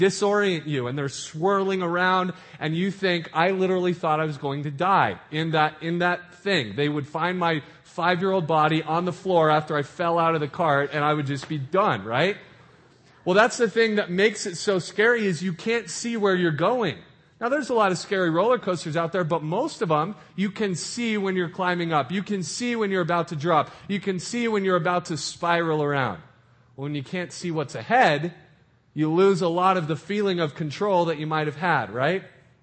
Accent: New Mexico, United States; We grew up in New Mexico. And so we're about to move and do some stuff that we've never done before.

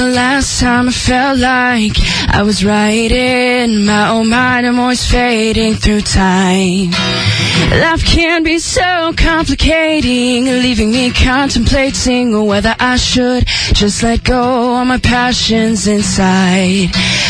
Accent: Albuquerque, New Mexico, United States; also born or lived in Canada; now in Nashville, United States; I was born in Canada, and so Mitch was right. And then... Yeah, lived in Albuquerque for a very large part of my life, and then now I just moved to Nashville for college.

